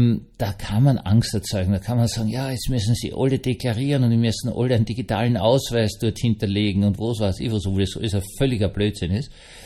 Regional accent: Austria; Es ist eine besondere Lächerlichkeit als Österreicher, das zu sagen.

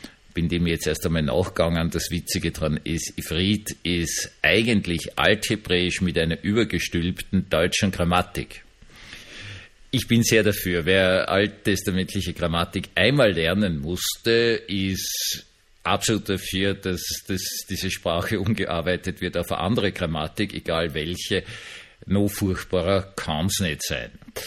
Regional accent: Vienna, Austria; ich bin ja in Wien aufgewachsen

